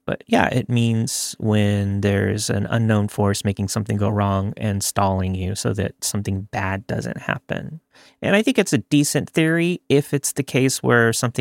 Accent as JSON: {"language": "English", "region": "Scotland", "country": "United Kingdom", "said": "I'm actually Scottish. Majority of my blood is Scottish."}